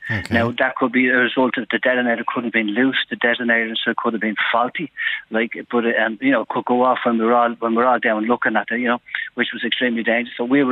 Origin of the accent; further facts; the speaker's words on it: Ballyfermot, County Dublin, Ireland; I'm from Ballyfermot, but like yourself